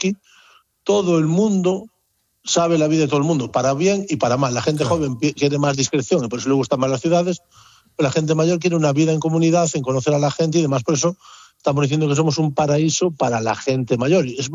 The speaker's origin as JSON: {"language": "Spanish", "region": "Galicia", "country": "Spain", "tie": "born or raised there", "also_born_or_lived": "Barcelona, Spain", "said": "yo nací en Barcelona, pero ya de pequeñito me vine para Galicia"}